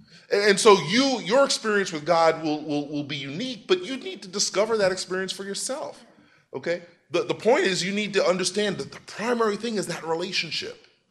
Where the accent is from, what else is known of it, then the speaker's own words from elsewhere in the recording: New York City, New York, United States; I'm from New York City.